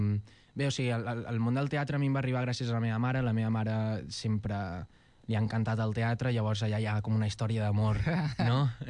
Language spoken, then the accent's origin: Catalan; Catalonia, Spain; hem d'entendre que hi ha catalans negres. Jo sóc català. Jo he nascut aquí